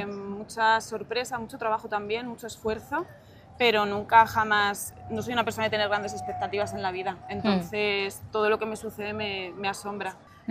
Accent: Segovia, Castile and León, Spain; now in Madrid, Spain; Sí, yo soy de Segovia

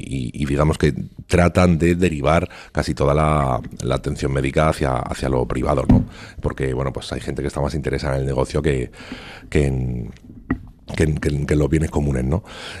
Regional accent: Madrid, Community of Madrid, Spain; Claro, yo soy madrileño

